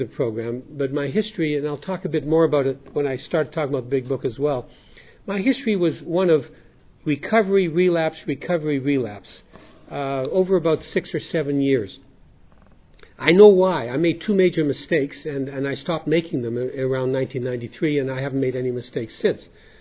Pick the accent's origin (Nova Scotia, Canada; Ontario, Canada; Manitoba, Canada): Manitoba, Canada; Winnipeg; we were in the airport in my hometown of Winnipeg, Canada.